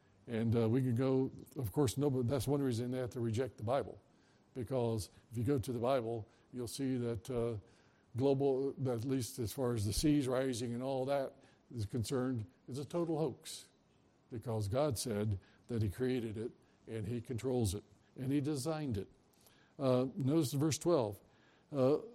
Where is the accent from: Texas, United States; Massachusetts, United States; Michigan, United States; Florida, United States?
Florida, United States; I love a good old navel orange. I'm from Florida.